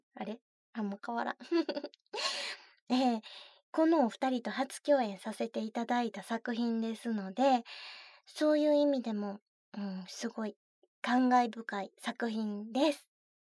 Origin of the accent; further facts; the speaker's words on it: Kansai, Japan; accent: Kansai; 普段はね、関西弁で喋ってるんですけど、